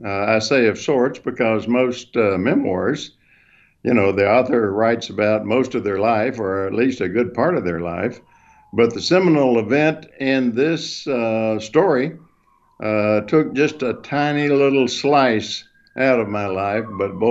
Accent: Nashville, Arkansas, United States; I went back to my hometown in Nashville, Arkansas, which is down in the southwest part of the state, small town in a rural community. I was raised on a farm

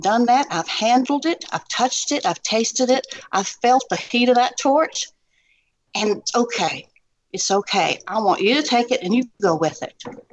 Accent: the South, United States; You know, there's the prissiness in being a Southerner growing up in my generation.

